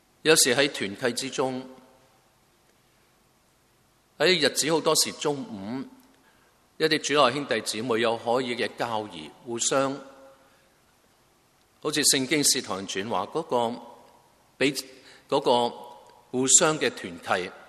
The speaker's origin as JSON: {"language": "Chinese", "country": "Hong Kong", "said": "我们香港人明白暴雨由黄色信号到红色到黑色"}